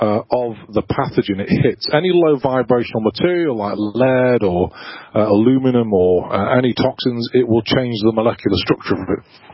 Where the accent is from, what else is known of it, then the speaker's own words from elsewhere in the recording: United Kingdom; now in Branson, United States; And I live in Branson, Missouri, even though I'm British.